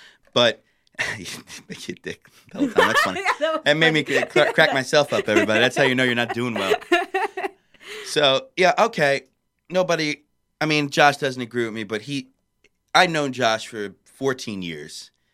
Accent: Gulfport, Mississippi, United States; I'm from Gulfport, Mississippi. All I do is wear Skechers sandals.

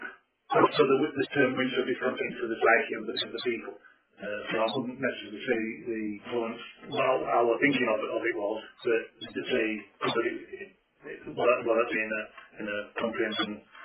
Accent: Wales, United Kingdom; From a teenager growing up in Wales

